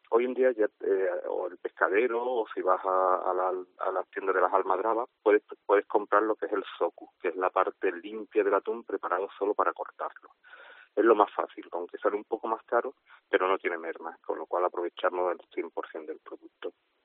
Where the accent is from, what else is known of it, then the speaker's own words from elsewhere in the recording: Vejer de la Frontera, Andalusia, Spain; y además no me tengo en el casco antiguo de Bejer, que toda la gastronomía y la buena gastronomía de mi pueblo se de tapeo